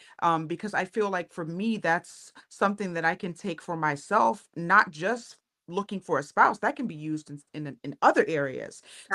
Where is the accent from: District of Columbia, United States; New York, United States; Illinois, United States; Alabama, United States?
New York, United States; I'm a New Yorker.